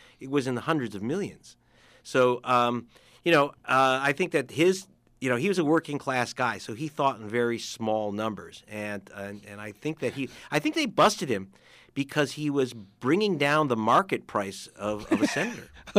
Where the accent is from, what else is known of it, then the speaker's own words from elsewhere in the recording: Los Angeles, California, United States; She comes out of the TV and takes me home to where I grew up in Los Angeles.